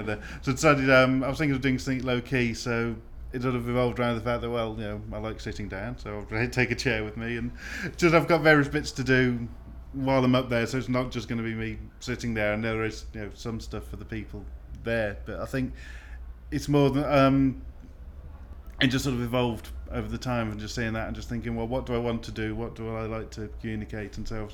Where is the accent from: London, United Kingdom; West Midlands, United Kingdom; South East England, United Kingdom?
West Midlands, United Kingdom; Redditch; moved away as an adult; also born or lived in Wales; now in Colchester, United Kingdom; originally I came from Redditch in the Midlands, just south of Birmingham. Grew up there. After that I spent a year in America on a youth exchange scheme. Then I lived in Wales for 5 years at university and after that, and then I moved to Essex in the mid-90s, in Colchester